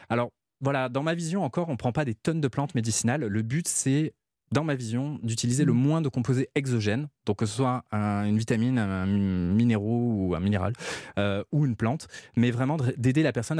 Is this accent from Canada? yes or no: yes; Quebec, Canada; comme je viens du Québec, j'adore la poutine.